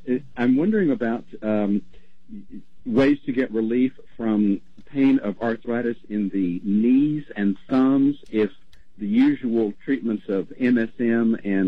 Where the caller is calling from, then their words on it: Wallops Island, Virginia, United States; I'm calling from Virginia, where I'm streaming your show.